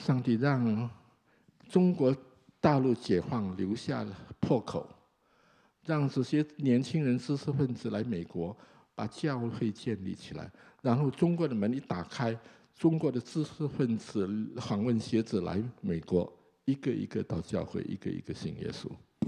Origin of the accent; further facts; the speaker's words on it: Indonesia; 我是在印尼长大的，所以我可以中间不偏左右啊。